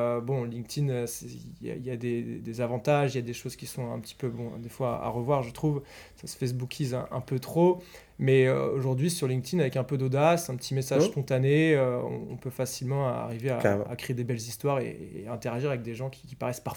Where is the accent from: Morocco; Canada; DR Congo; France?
France; Brittany; je suis breton